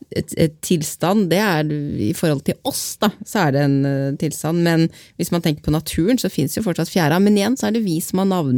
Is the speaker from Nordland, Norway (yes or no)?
no; Kragerø, Vestfold og Telemark, Norway; Ja, jeg kommer jo fra Kragere, og der det jo springflo